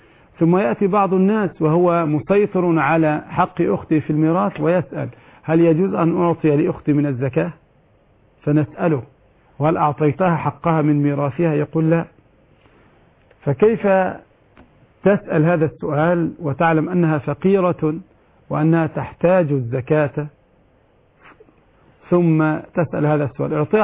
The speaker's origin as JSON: {"language": "Arabic", "country": "Egypt", "said": "وهذا مشهور عندنا في مصر"}